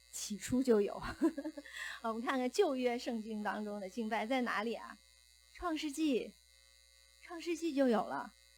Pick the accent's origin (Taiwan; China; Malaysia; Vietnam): China; Beijing; 那我所熟悉的我的家乡北京的这个家庭教会是没有地点的，